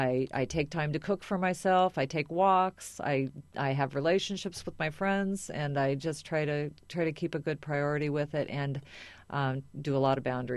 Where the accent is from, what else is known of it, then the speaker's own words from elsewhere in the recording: Teutopolis, Illinois, United States; I grew up in a small town right next to Effingham, Illinois, called Totopolis, Illinois. It's 70 miles south of here.